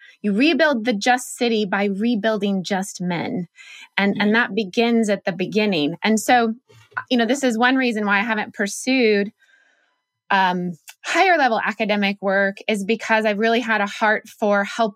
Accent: Oregon, United States; I grew up in Oregon, which is kind of left coast.

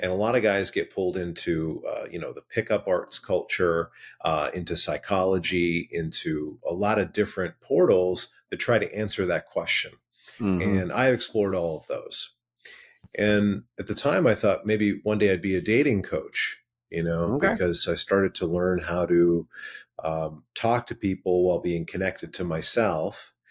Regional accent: Vancouver, British Columbia, Canada; Today I'm in Arizona, but I'm based in Vancouver, BC, Canada. Proud Canadian on the West Coast.

